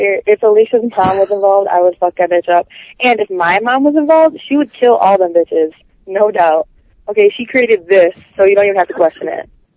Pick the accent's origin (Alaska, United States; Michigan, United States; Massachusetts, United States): Michigan, United States; Detroit; The Midwest is not just Ohio. I'm from Detroit. I do not live in Ohio, no, so I don't know anything about any farms, okay?